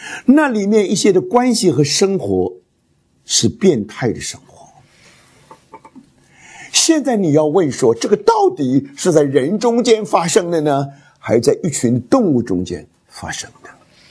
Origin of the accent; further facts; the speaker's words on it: China; 我们中国人有一句话叫做一张八口一张床